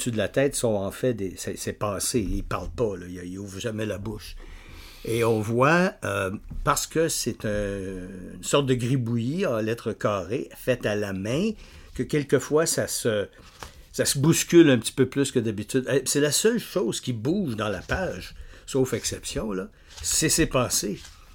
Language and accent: French; Sherbrooke, Quebec, Canada; also born or lived in Montreal / Thetford Mines; quand j'étais à Sherbrooke, je suis Montréalais de naissance, mais j'ai habité à Thetford Mines, jeune, quand j'étais mineur, évidemment. Et puis ensuite, vers 8 ans, à Sherbrooke